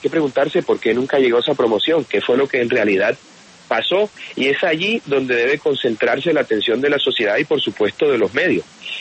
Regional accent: Colombia; como colombiano

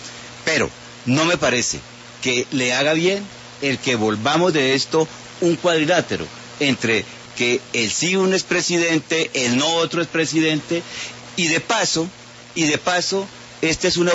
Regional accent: Chaparral, Tolima, Colombia; como en mi infancia en Chaparral, eso se hizo el 1 de diciembre del 57

